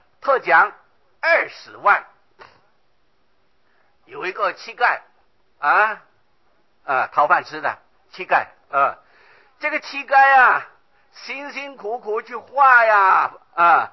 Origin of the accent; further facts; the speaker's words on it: Taiwan; 我们中国人，尤其我们台湾人，会不会做白日梦啊？